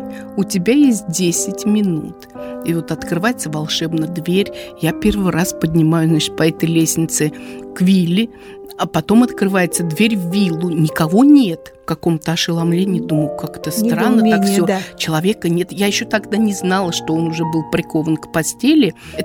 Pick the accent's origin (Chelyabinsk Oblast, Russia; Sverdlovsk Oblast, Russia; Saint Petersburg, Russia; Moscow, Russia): Saint Petersburg, Russia; Я фотограф из Петербурга.